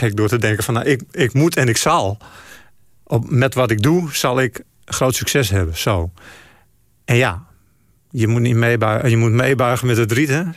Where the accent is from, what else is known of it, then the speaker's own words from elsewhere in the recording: Friesland, Netherlands; En bij ons in Friesland werd het niet geleerd op school. Tenminste, niet op mijn lagere school.